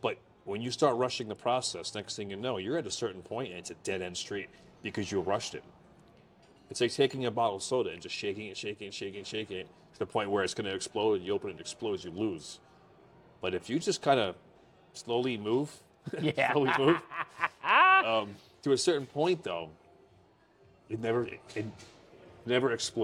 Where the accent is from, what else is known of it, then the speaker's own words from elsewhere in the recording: New Jersey, United States; moved away as an adult; now in New York City, United States; I'm born and raised in New Jersey. I wanted to be a New York City fireman.